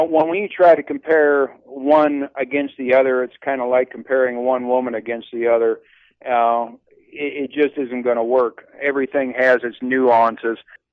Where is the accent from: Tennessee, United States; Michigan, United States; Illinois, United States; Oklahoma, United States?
Michigan, United States; moved away as an adult; also born or lived in Cleveland; now in Texas, United States; I was born and raised in Michigan, spent 3 years living in Cleveland, got traded here the winter of 78 and never moved away.